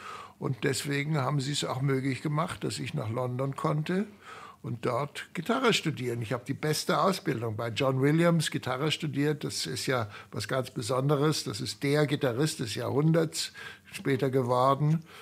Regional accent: Germany; ich hätte ja sagen können, ich bin Deutscher, ich komme hier als Schuldiger oder so

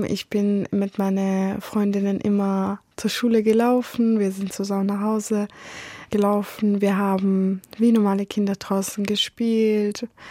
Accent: Sinjar, Nineveh, Iraq; German is a second language; now in Tübingen, Germany; Was ich an meiner Heimatstadt mag oder liebe, sind die ganzen Erinnerungen vor dem Krieg, als ich noch meine ganze Familie um mich herum hatte. Aber was ich an Tübingen mag, ist, dass es meine neue Heimat geworden ist

